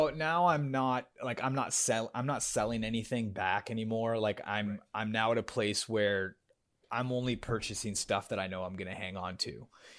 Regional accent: California, United States; now in Texas, United States; We've been in Texas for a little over 6 years now. I grew up in California, up in Northern California, which is where my entire family lives

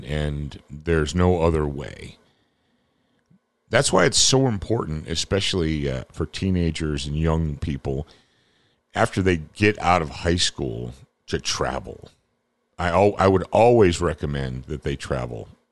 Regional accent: Detroit, Michigan, United States; now in Ohio, United States; it wasn't actually until my family moved and we relocated from Detroit, Michigan, down to rural Ohio

